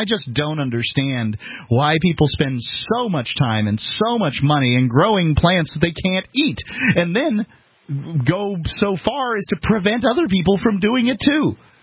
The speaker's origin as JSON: {"language": "English", "region": "Florida", "country": "United States", "said": "I mean, you know, I'm from Florida."}